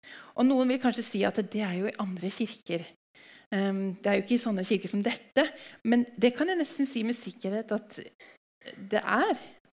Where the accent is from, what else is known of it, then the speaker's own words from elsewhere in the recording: Hamar, Innlandet, Norway; I ungdomsmiljøet der jeg vokste opp, på Hamar, så var det mange bra, stødige ungdommer.